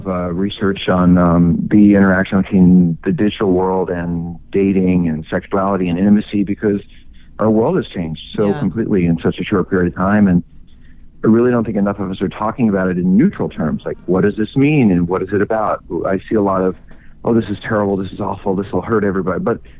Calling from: Santa Monica, California, United States; I live in Santa Monica.

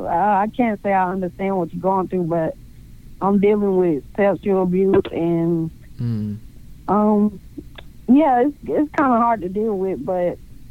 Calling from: Tampa, Florida, United States; I'm in Tampa, Florida.

